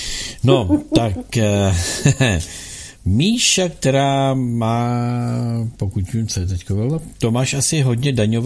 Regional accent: Karviná, Moravian-Silesian Region, Czechia; Tak my tady z Karvine, to je tady u Ostravy.

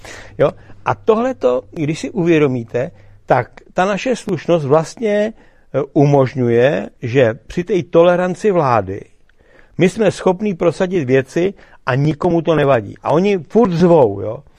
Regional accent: Česká Lípa, Liberec Region, Czechia; jsem z Český Lípy

